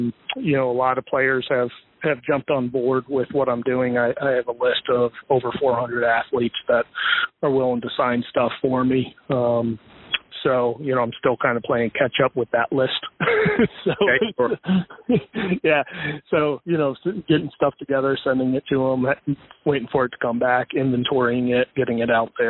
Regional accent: Connecticut, United States; So I grew up in Connecticut. I grew up a Mets fan

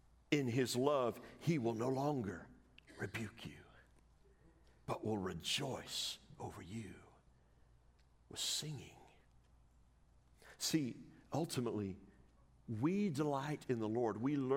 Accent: United States; As an American, I have enjoyed rights and certain freedoms that a huge number of people in other parts of the world don't even consider possible.

